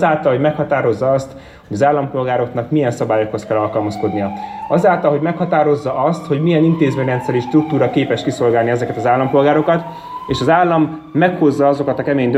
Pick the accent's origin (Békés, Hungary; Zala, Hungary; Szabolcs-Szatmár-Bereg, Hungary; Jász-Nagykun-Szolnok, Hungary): Békés, Hungary; Sarkad; also born or lived in Cluj-Napoca, Romania; Bár Kolozsváron születtem, Szegeden végeztem az egyetemet, Budapesten váltam politikussá, de Sarkadon váltam emberré.